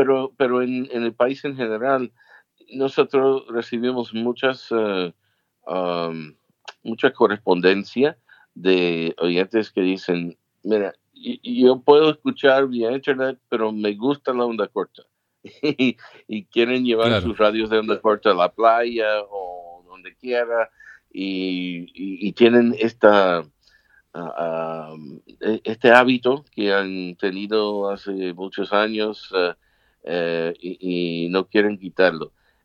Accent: Indiana, United States; also born or lived in Chicago; now in Florida, United States; Yo soy del estado de Indiana, cerca de Chicago, ¿no? Y crecí ahí y también viví en el área de Chicago por varios años.

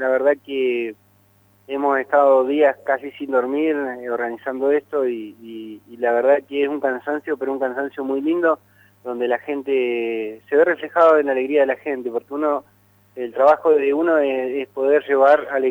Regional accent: Loncopué, Neuquén, Argentina; agradecido a ustedes por ser difusores de lo que se viene realizando en mi pueblo

